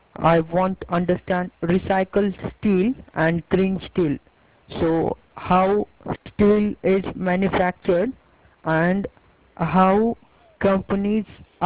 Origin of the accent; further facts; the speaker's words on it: India; from India. India.